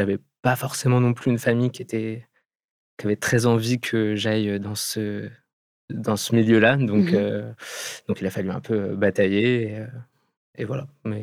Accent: Pays de la Loire, France; Enfin, moi, je viens de Vendée, donc j'ai fait le conservatoire en Vendée, à Rennes.

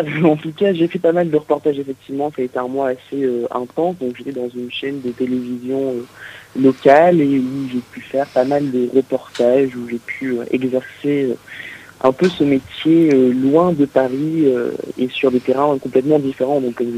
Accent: Réunion; Je suis originaire de La Réunion.

